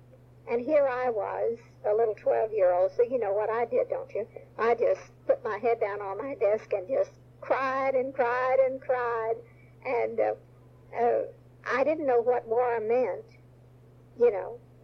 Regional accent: San Antonio, Texas, United States; I'm not American. I'm just a Texan. Because I was born in San Antonio, and I felt like I was a Texan.

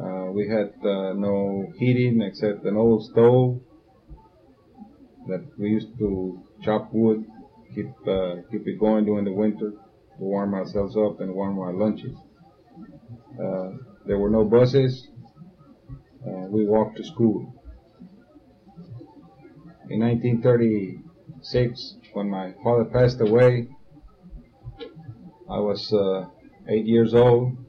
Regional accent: San Diego, Texas, United States; Mr. Solis, I was born in San Diego on October the 30th, 1928. And … born and raised here in Duval County, and so is … I have lived in this place all of my life.

